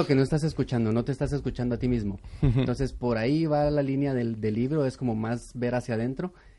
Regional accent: Guatemala; soy médico, cirujano, vengo de Guatemala.

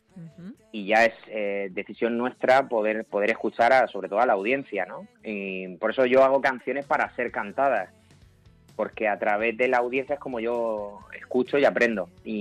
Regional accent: Region of Murcia, Spain; Sí, porque es donde nací. No sé si el orden es el correcto, pero sí es donde nací, la verdad, y me gusta mucho mi tierra.

